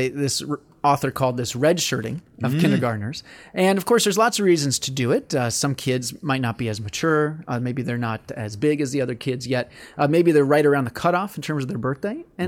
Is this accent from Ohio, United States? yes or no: no; St. Louis, Missouri, United States; Ooh, my hometown, baby.